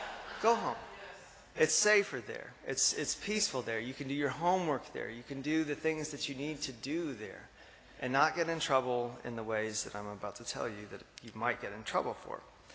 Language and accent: English; Tryon, North Carolina, United States; I'm from here. When I was 16 or 17 years old, I grew up here in Tryon. I grew up in this church.